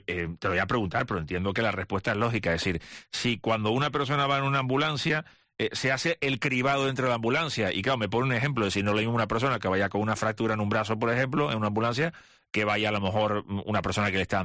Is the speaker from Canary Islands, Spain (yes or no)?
yes; Santa Cruz de Tenerife, Canary Islands, Spain; Y yo que soy de Santa Cruz puedo atestiguarlo